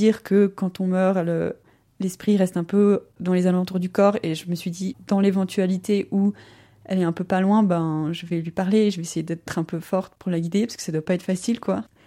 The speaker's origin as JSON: {"language": "French", "region": "Grand Est", "country": "France", "moved": "as an adult", "lives_now": "Lausanne, Switzerland", "said": "j'ai 29 ans, je suis originaire d'Alsace et je suis arrivée à Lausanne il y a une dizaine d'années pour les études"}